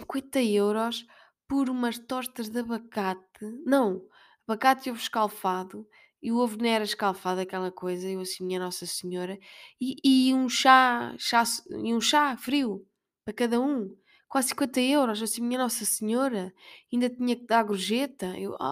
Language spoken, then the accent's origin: Portuguese; Portugal; a gente vem de Portugal